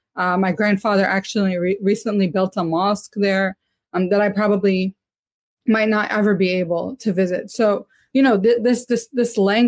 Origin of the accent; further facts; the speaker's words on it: New York, United States; I'm not saying, like, me being a New Yorker gives me a special status or privilege to discuss this